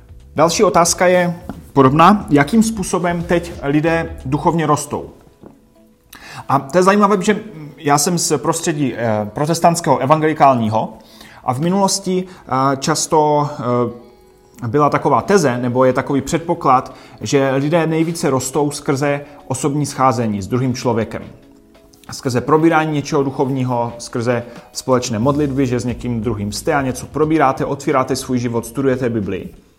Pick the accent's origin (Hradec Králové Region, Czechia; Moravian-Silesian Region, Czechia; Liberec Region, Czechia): Moravian-Silesian Region, Czechia; Havířov; jsem z Havířova a dneska bych se rád podíval na několik otázek